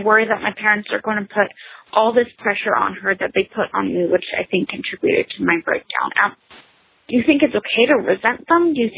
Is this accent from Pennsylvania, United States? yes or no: yes; Pennsylvania, United States; I'm from Pennsylvania. I'm currently a senior in high school.